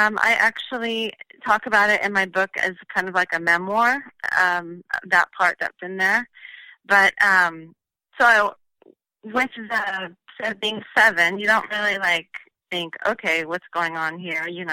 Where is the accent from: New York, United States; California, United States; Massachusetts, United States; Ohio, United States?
California, United States; I'm from California, and it's great to be on here.